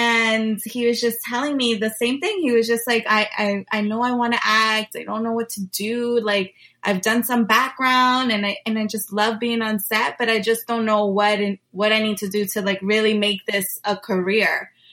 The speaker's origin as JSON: {"language": "English", "town": "Jersey City", "region": "New Jersey", "country": "United States", "tie": "born or raised there", "said": "I am born and raised in Jersey City, New Jersey"}